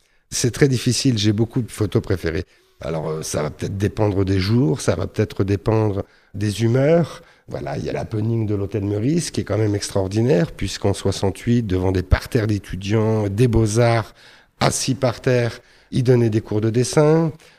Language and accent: French; Paris, Île-de-France, France; moitié catalan et moitié parisien, j'ai grandi à Paris